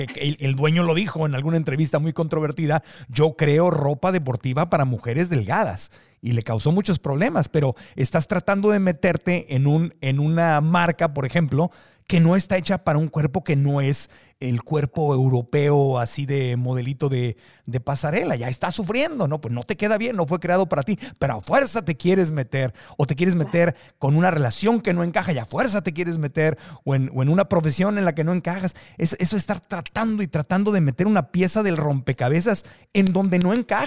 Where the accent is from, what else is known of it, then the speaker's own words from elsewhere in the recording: Monterrey, Nuevo León, Mexico; Y como buena mujer regiomontana, que es la ciudad, bueno, San Pedro Garza García, que está en Nuevo León, en Monterrey